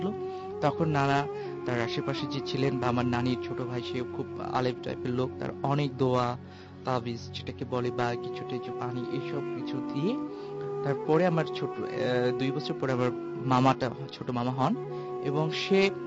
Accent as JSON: {"language": "Bangla", "town": "Rajshahi", "region": "Rajshahi Division", "country": "Bangladesh", "said": "আমি রাজশাহীতে আমার বাসা আর এখানে থাকি বরানীতে।"}